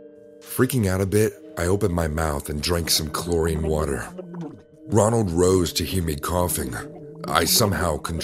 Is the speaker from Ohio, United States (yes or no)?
no; Nashville, Tennessee, United States; I'm from Nashville, but I stayed at my grandfather's place when this particular incident occurred.